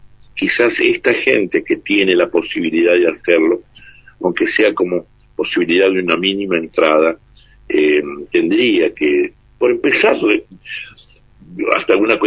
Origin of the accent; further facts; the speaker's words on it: Salta, Argentina; Yo como provinciano, porque soy salteño, amo ir a las provincias.